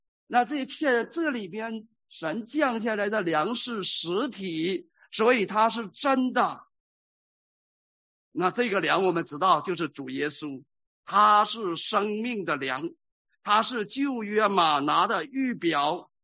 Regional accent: China; 我们是从大陆背景来的，我们对主义这个词不陌生

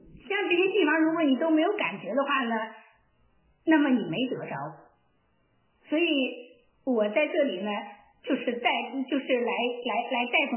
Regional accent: China; 这个我们中国人真的比较务实哈

